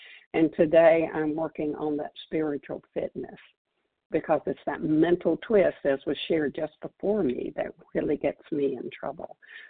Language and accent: English; California, United States; I'm from Southern California